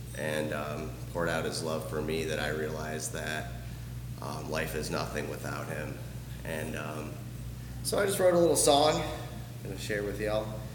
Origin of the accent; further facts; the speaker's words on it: Ohio, United States; I'm from Northeast Ohio.